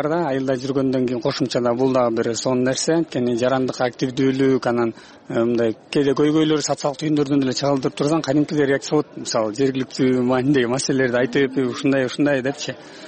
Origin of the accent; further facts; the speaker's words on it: Talas, Talas Region, Kyrgyzstan; Курултай үчүн атайын Таластан келдик, кече келдик бөрүз.